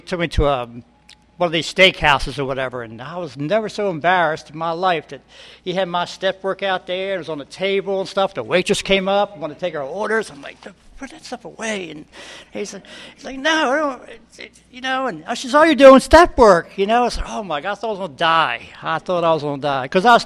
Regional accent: New Jersey, United States; There's a lot of stuff tonight that Ronnie was sharing that I was also from New Jersey, and I also started shooting dope back in the 60s

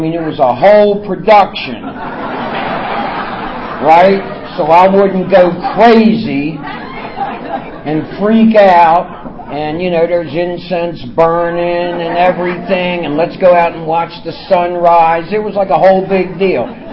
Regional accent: Baltimore, Maryland, United States; I'm from Central Maryland area. It's where I got clean. I'm from Baltimore originally, but I got clean in Central Maryland.

